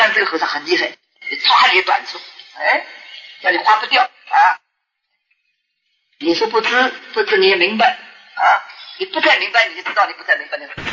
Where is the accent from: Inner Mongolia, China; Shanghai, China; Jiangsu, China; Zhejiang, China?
Shanghai, China; 我们上海人说